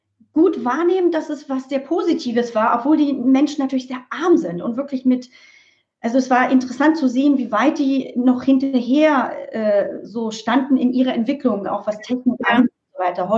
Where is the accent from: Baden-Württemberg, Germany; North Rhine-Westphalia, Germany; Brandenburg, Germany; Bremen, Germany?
Bremen, Germany; Jahrgang 73, geboren und aufgewachsen in Bremen, Abitur gemacht, dann mit der Idee, mal später Medizin zu studieren, nach Würzburg an die Uniklinik und bin Krankenschwester geworden.